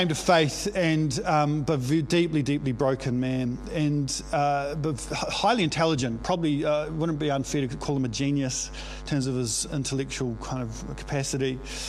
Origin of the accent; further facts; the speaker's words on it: Waikanae, Wellington, New Zealand; He actually was based in my hometown, Waikanae, when I was growing up.